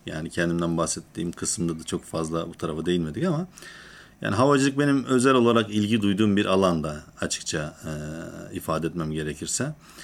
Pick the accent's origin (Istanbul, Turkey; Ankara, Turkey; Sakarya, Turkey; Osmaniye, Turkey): Osmaniye, Turkey; also born or lived in Tarsus; 1982 Osmaniye doğumluyum. Çocukluğumuz kendi memleketimiz ve daha sonrasında devam eden Mersin'in Tarsus ilçesinde büyümek suretiyle öğrencilik hayatım genelde orada geçti.